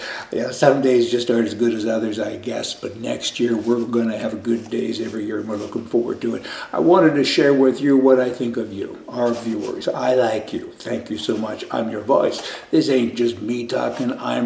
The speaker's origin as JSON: {"language": "English", "country": "Canada", "said": "and I am Canadian, so it ain't that easy sometimes."}